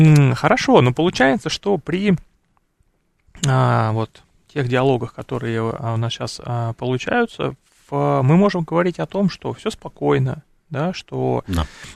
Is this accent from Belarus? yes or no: no; Russia; Они говорят, вы откуда? Мы говорим, мы с России.